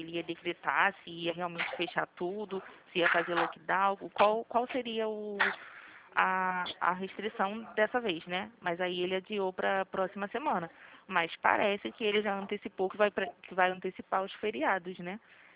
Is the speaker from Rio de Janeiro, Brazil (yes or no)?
yes; Rio de Janeiro, Brazil; Sim, sou aqui da Vila Isabel, do 28 de setembro.